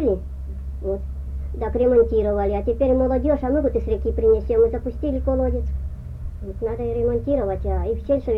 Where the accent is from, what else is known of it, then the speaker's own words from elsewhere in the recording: Yaroslavl Oblast, Russia; я вот уроженка-то из этой, из-за Углича. Угу. Егорьевского сельсовета.